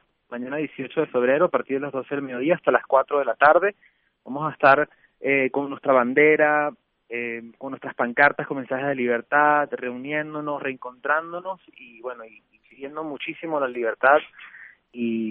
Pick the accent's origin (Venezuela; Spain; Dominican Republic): Venezuela; now in Mexico; De comunidad venezolana, somos la quinta, o sea, somos muchísimos venezolanos.